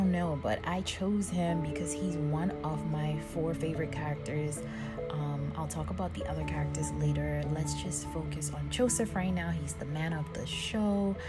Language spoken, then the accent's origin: English; Ghana; I've come from a culture when I grew up back in Africa, specifically Ghana, where being a Christian meant, you know, going to church and paying my tithe